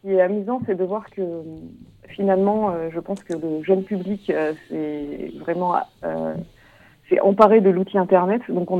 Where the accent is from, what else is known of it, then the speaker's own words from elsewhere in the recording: Auvergne-Rhône-Alpes, France; C'est vrai que moi, à la base, je viens d'Auvergne.